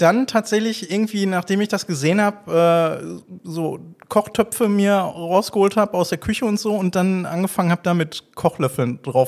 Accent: Witten, North Rhine-Westphalia, Germany; also born or lived in Bochum; Ich bin in Bochum geboren und habe da bis zu meinem 5. Lebensjahr gelebt. Also Kindergarten habe ich in Bochum gemacht. Und dann sind wir nach Witten gezogen.

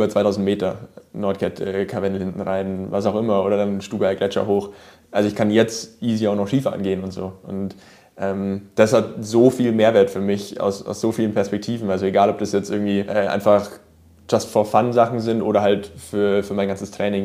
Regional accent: Nuremberg, Bavaria, Germany; accent: Franconian; Ich bin eigentlich ursprünglich Franke aus Nürnberg, genau. Mein rollendes R.

